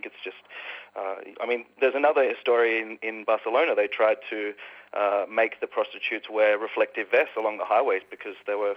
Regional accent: Australia; now in Spain; I'm from Australia.

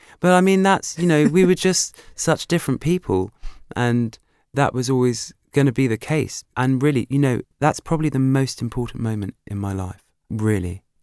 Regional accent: South East England, United Kingdom; I was from Berkshire.

